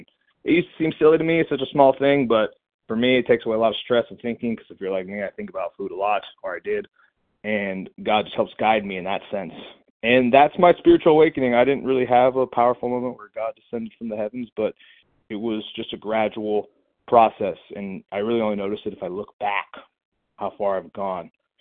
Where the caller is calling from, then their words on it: California, United States; Sorry, Southern California.